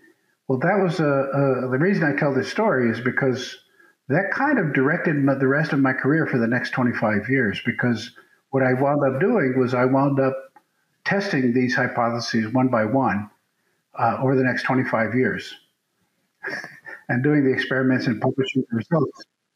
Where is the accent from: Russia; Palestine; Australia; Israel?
Australia; moved away as an adult; now in Davis, United States; I came from Australia to UC Davis as a faculty member, assistant professor, in 1991